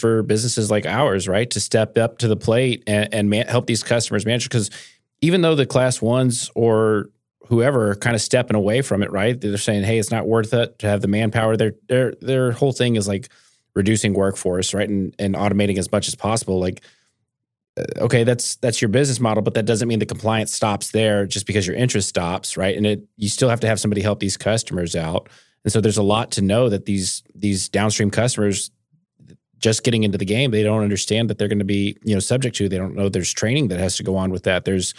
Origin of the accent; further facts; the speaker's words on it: Alvin, Texas, United States; I was originally from the Houston area, actually closer to Galveston. I grew up down in Alvin is where I grew up.